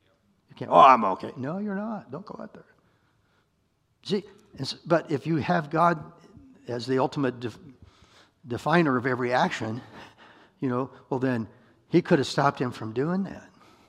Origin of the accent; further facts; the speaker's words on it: Iowa, United States; I said, I'm from Iowa, man.